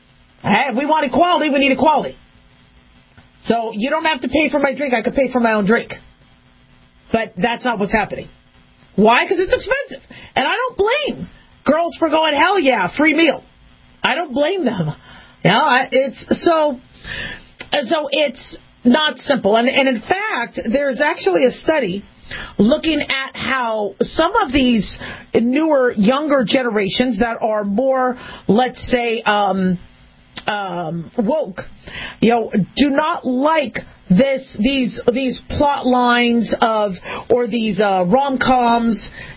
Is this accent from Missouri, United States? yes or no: no; Las Vegas, Nevada, United States; Now, I grew up in Vegas, and I did a lot of dating in Vegas and Reno, Nevada, when I went to undergrad and medical school.